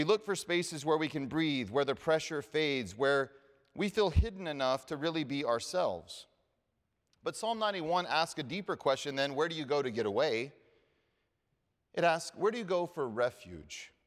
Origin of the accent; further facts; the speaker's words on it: the South, United States; I grew up in the South.